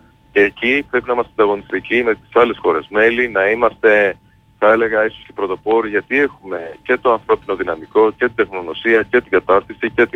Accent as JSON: {"language": "Greek", "town": "Heraklion", "region": "Crete", "country": "Greece", "said": "Οπότε θα είναι μια πάρα πολύ ευχάριστη εμπειρία για μένα να επιστρέψω στον τόπο μου μέσω αυτού του συνεδρίου."}